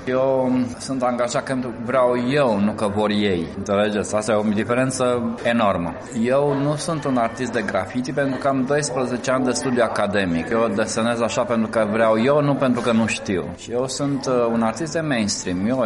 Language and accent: Romanian; Romania; eu personal ca român, eu vin într-o cultură care a exportat 3 milioane de oameni.